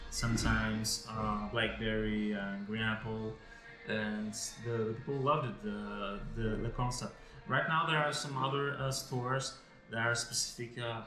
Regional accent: Vila Nova de Gaia, Norte, Portugal; now in Porto, Portugal; I'm from Gaia.

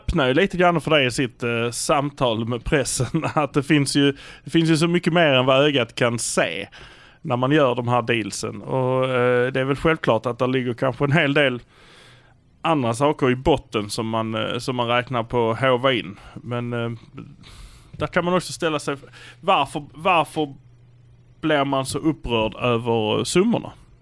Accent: Malmö, Skåne, Sweden; Vi är från Malmö, nu kör vi!

